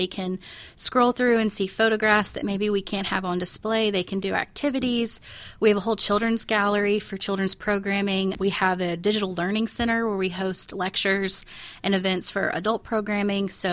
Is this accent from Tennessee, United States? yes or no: yes; Jackson, Tennessee, United States; So I'm from Tennessee. I'm from West Tennessee in Jackson.